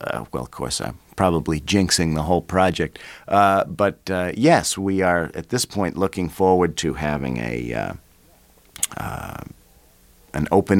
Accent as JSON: {"language": "English", "region": "New York", "country": "United States", "tie": "born or raised there", "said": "growing up in New York, I had a very dear friend of my father's"}